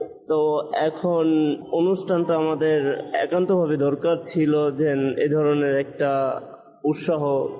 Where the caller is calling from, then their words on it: Narayanganj, Dhaka Division, Bangladesh; আমার বাড়ি হচ্ছে নারায়ণগঞ্জ।